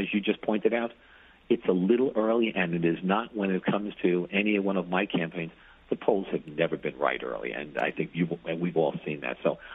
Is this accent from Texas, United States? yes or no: no; Brooklyn, New York, United States; Growing up in the city of New York, being born and raised in Bedford-Stuyvesant